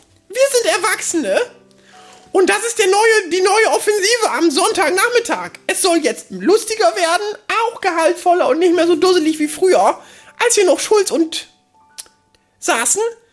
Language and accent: German; Northern Germany, Germany; accent: North German; Ja, ich habe auch einen norddeutschen Dialekt